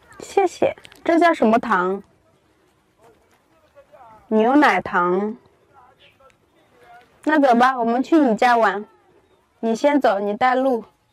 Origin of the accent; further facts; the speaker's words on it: Jiangxi, China; accent: Jiangxi dialect; 那是因为我们说的是家乡话，江西话。